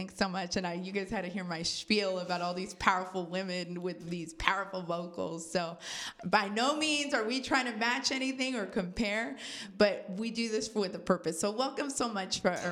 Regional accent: Vallejo, California, United States; I'm from Vallejo.

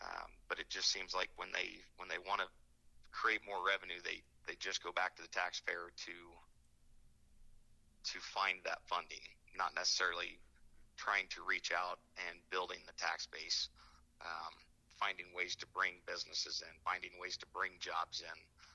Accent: Indianola, Iowa, United States; born and raised in Indianola. My wife and I moved down to the New Virginia area about 17 years ago

